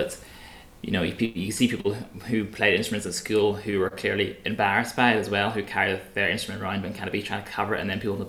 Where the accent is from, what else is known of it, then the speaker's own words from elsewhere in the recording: Northern Ireland, United Kingdom; moved away; Yeah, I've always seen myself as Irish.